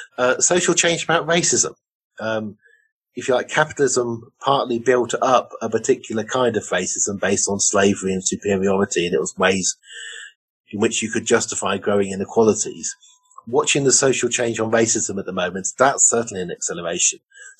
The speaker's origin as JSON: {"language": "English", "town": "Oxford", "region": "South East England", "country": "United Kingdom", "tie": "born or raised there", "said": "Yorkshire, where my family came from, people used to weave in cottages, and then the looms came along. I grew up in Oxford."}